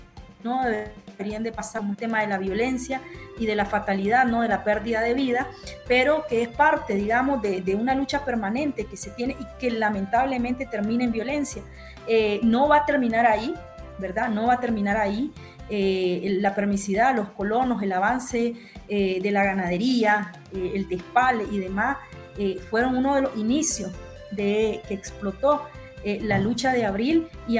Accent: Nicaragua; Si bien todos somos nicaragüenses

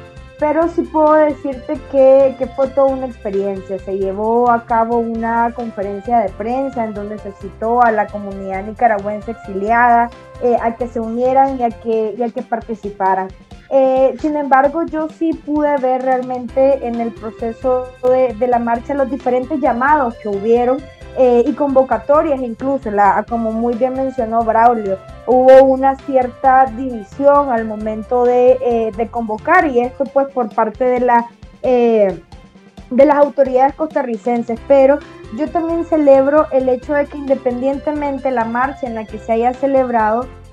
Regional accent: León, Guanajuato, Mexico; Pues en Nicaragua nunca había tenido la oportunidad de participar en alguna, sobre todo porque en León, de la ciudad de donde yo soy, es una ciudad realmente muy conservadora, como todo el resto pues, de nuestro país.

